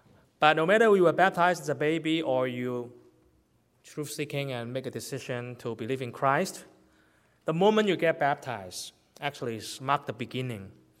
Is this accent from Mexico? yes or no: no; Canada; I'm a pastor from Canada. Vancouver is where I'm living.